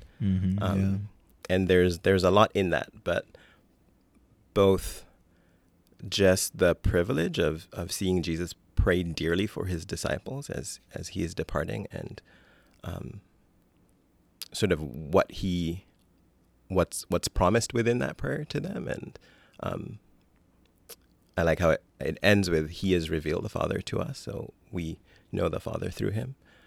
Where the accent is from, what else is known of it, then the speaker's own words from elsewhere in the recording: Kenya; also born or lived in Benin / Canada; I've been in Boston for about 15 years and coming to Park Street the whole time. Mm-hmm. I originally was born in Benin, but I grew up in Kenya. Although in between there and here, I lived in Canada for a few years.